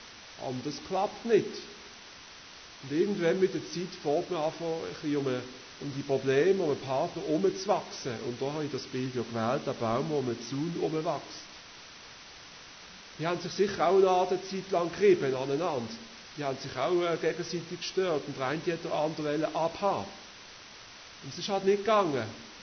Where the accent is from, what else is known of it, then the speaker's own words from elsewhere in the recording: Switzerland; Und bei uns in der Schweiz ist es ja gerade umgekehrt.